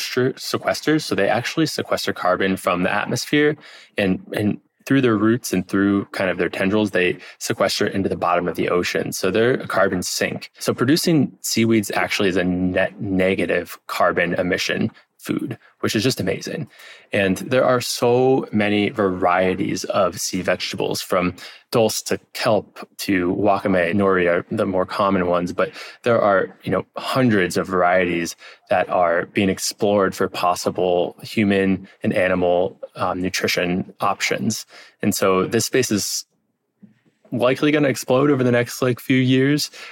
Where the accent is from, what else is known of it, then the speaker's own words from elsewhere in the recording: Midwest, United States; I grew up in the Midwest. Oysters, mussels were not a common everyday food.